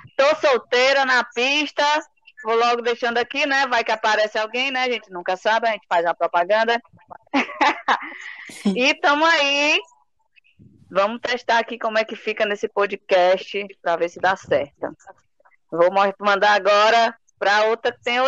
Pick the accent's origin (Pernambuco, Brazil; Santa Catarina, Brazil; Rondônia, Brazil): Rondônia, Brazil; Cacoal; born there; also born or lived in Russas; nasci lá nas Brenhas de Rondônia, uma cidade chamada Cacoal, bem pertinho dos índios, mas aí depois vim embora para as Brenhas do Ceará, em Russas